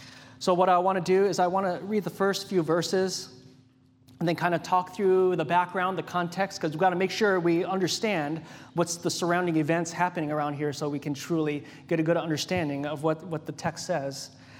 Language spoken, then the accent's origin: English; Hawaii, United States; So when I was preparing to go to college, I grew up in Hawaii, as many of you know